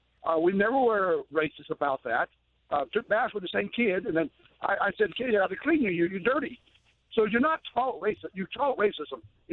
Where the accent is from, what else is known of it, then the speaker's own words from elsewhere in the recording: the South, United States; born there; I was born in the South.